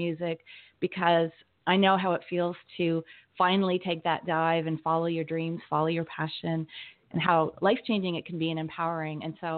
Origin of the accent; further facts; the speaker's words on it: Canada; moved away as an adult; now in United States; I grew up in Canada and then I moved to the U.S. For love. And that was many years ago with my current husband.